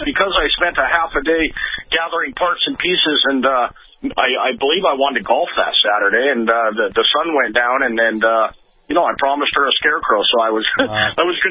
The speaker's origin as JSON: {"language": "English", "region": "Idaho", "country": "United States", "said": "And you know, we're from Idaho, so we got a lot of Bronco fans around here."}